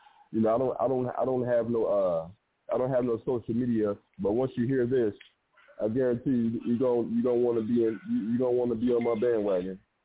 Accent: Toledo, Ohio, United States; yep. I'm from Toledo, Ohio. I'm here in Cleveland right now

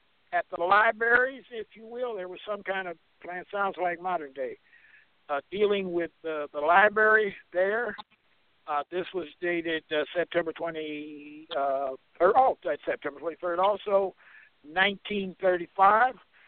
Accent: Kansas City, United States; Roy Wilkins, actually out of my hometown of Kansas City.

